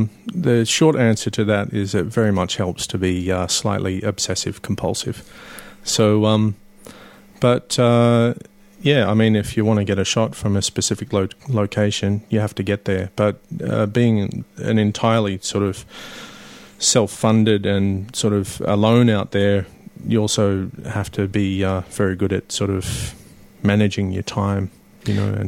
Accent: Australia; I wanted to do a coastal flight around Australia, which is my home country

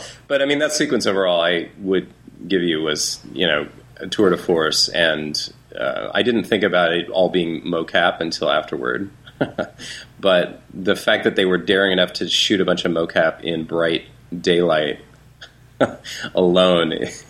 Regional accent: San Francisco, California, United States; how much it kind of blew the location of my hometown of San Francisco.

